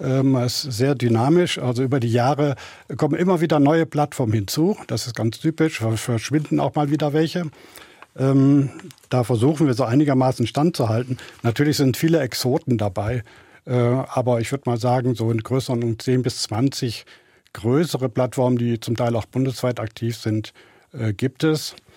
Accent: Baden-Württemberg, Germany; Ich komme aus der Umgebung von Stuttgart.

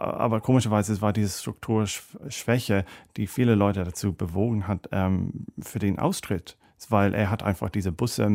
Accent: Ireland; German is a second language; Also es gab in letzter Woche viel bei uns in Irland, die gesagt haben, ist Boris Johnson der letzte Premierminister der Vereinigten Königreich

